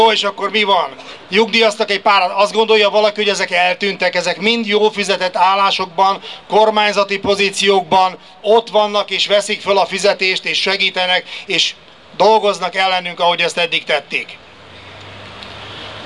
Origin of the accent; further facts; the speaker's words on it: Hungary; szeretném elmondani, hogy magyar vagyok, magyarul beszélek, magyarul gondolkodom, magyarul számolok, magyarul álmodom, és magyarul szoktam szitkozódni.